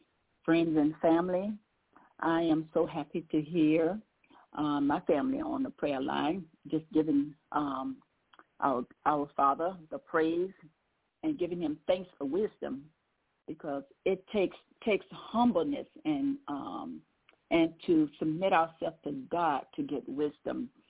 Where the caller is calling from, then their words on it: Alabama, United States; I'm calling from Alabama.